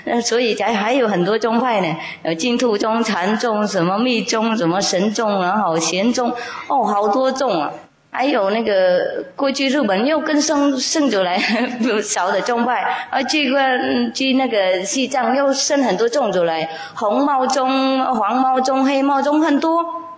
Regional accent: Vietnam; 然后我们越南人也是这样子，把它露右手出来

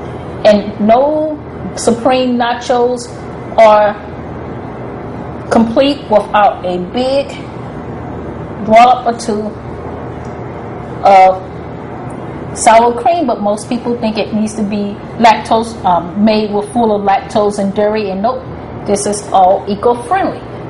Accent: North Carolina, United States; also born or lived in Misawa, Japan / California; So I'm from North Carolina, and I incorporate Japanese food because I lived in Misawa, Japan. I also incorporate the love of organic and natural foods that I got living in California.

